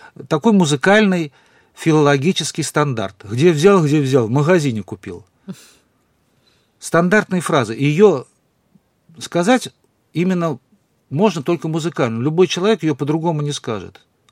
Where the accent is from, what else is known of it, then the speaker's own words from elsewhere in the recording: Saint Petersburg, Russia; born there; Я теоретик, поскольку родился в Петербурге.